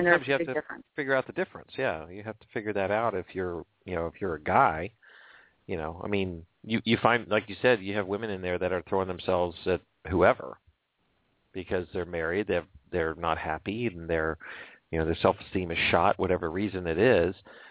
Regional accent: East Coast, United States; you know, I'm from the East Coast.

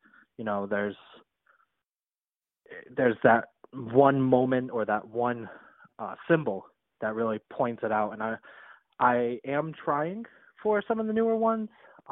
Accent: New England, United States; I actually work at haunted houses locally. I'm from New England.

